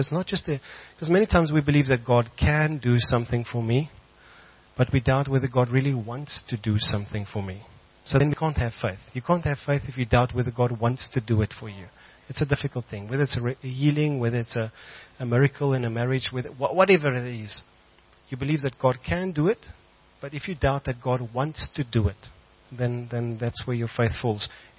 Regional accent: Brakpan, Gauteng, South Africa; I come from Brakpan. Lekker. Ek kom actually van die Oosrand.

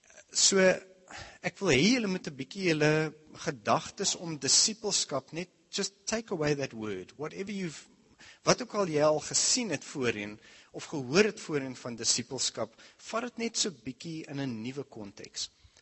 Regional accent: Stellenbosch, Western Cape, South Africa; first language English; Afrikaans is a second language; ek het in Stellenbosch groot geword, en daar weet julle allemaal, is taal 'n groot kwestie, het gaan hof toe, is het Engels, is het Afrikaans, ek weet nie, eintlik nie, maar Afrikaans is nie my huistaal nie, ek is Engels groot geword, ek het Stellenbosch school

